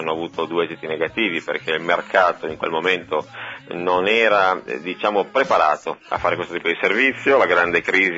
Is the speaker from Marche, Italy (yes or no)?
no; Turin, Piedmont, Italy; Siamo tutti di Torino, abitiamo a Torino